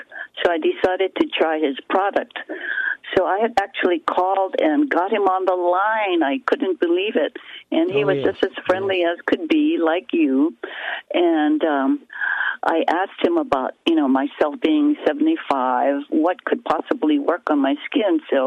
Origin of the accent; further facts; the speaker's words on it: Hawaii, United States; You know, having been born and raised in Hawaii, the tropics where it's always, well, most of the time it's always sunny.